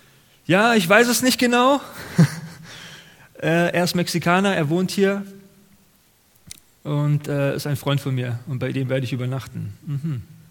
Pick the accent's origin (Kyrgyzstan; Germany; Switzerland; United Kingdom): Germany; Munich, Bavaria; born there; Ich bin ja gebürtiger Münchner. München ist wirklich die schönste Stadt in Deutschland, muss ich schon sagen.